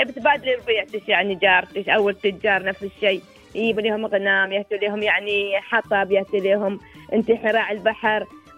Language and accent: Arabic; United Arab Emirates; عندنا في الإمارات